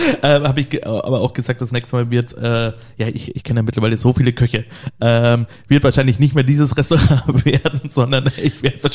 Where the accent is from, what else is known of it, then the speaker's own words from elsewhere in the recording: Ingolstadt, Bavaria, Germany; wir hatten damals gutbürgerliche Küche, gibt's immer noch bei uns in Ingolstadt, wo ich als Kind wahnsinnig gerne gegessen habe